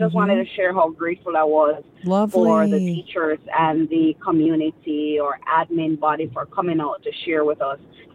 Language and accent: English; Jamaica; I am from Jamaica originally.